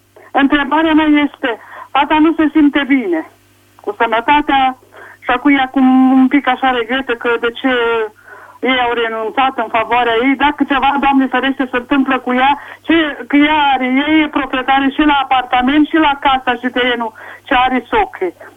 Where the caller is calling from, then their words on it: Prahova, Romania; din Prahova.